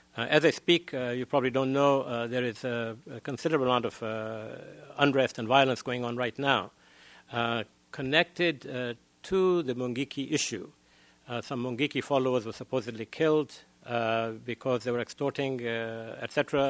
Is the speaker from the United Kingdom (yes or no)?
no; Kenya; not because I'm a Kenyan